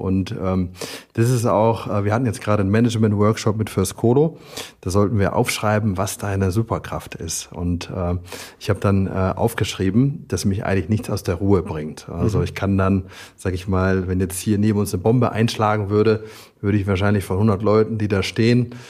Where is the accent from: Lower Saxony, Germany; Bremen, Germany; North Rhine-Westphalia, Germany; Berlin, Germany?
Bremen, Germany; moved away as an adult; now in Frankfurt, Germany; 38. Ich komme eigentlich aus Bremen. Bremen war mir dann irgendwann zu klein. Und dann bin ich vor circa 12 Jahren von Bremen nach Frankfurt gezogen